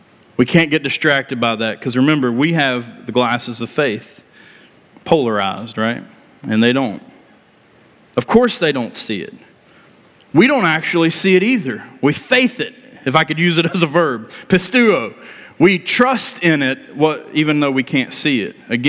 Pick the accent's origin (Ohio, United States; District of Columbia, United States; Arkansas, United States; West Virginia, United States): West Virginia, United States; born there; I was born in West Virginia, probably like most of y'all